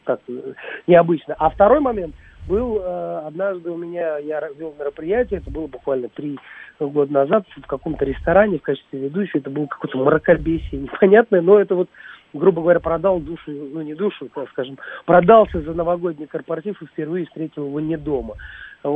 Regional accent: Tajikistan; ну, я из Таджикистана, напомню

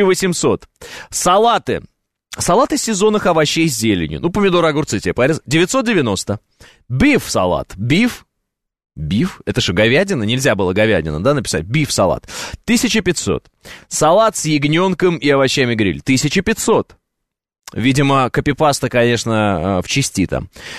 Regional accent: Kazakhstan; born there; Ну, во-первых, я человек сам из Казахстана. Я родился в Казахстане

